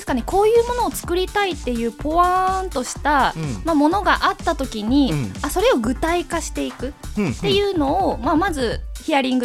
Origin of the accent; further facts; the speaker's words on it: Kansai, Japan; now in Chiba, Japan; しかも関西出身で東京っていうか、まあ、千葉なんですけど千葉に来て、うんうんうん、誰も知り合いがいない